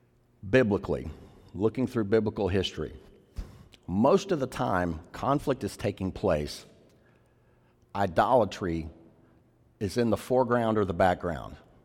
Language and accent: English; the South, United States; I'm a Southerner, you know, like we're huggy